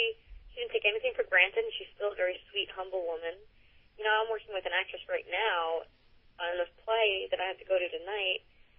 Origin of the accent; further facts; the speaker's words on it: New York, United States; I grew up in New York, and I'm used to doing everything.